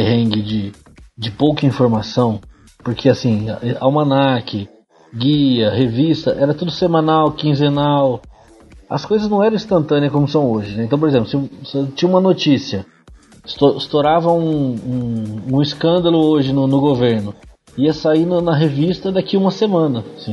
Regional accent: Marília, São Paulo, Brazil; eu tenho 40 anos, eu sou de Marília, São Paulo

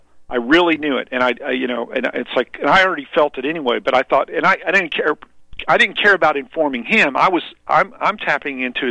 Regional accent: Missouri, United States; Now, we do have a ray of hope here coming from my home state, Missouri

